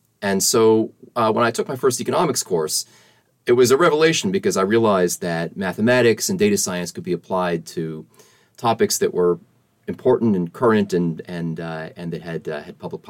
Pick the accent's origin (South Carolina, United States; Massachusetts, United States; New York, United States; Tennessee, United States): Massachusetts, United States; Boston; I grew up in the Boston area.